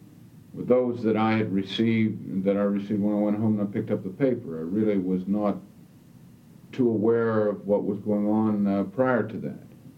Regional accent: Wheeling, West Virginia, United States; also born or lived in Kingman, United States; I was born in Kingman, Arizona. I grew up in Wheeling, West Virginia.

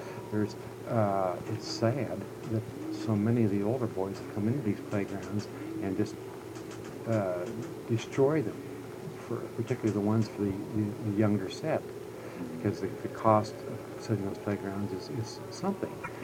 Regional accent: Farrell, Pennsylvania, United States; being born and raised in Farrell and the recreational facilities that I knew as a child

